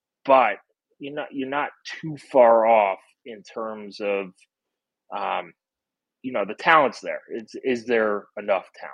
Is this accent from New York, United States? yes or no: yes; New York City, New York, United States; So I grew up in New York City, Manhattan, okay.